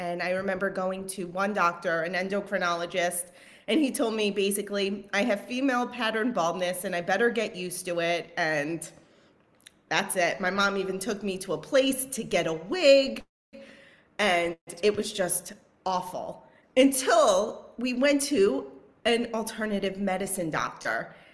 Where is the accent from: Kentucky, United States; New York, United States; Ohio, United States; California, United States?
New York, United States; Like, I mean, I'm from New York.